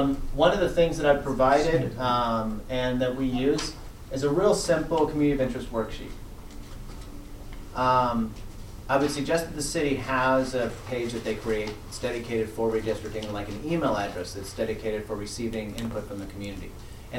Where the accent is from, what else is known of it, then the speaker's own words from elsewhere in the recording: Glendale, California, United States; Like where I grew up in Glendale, we know our area is Spar Heights.